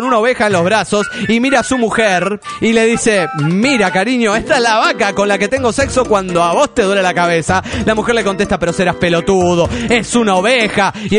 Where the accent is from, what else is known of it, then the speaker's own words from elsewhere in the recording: Naucalpan, State of Mexico, Mexico; de Naucalpán, Estado de México.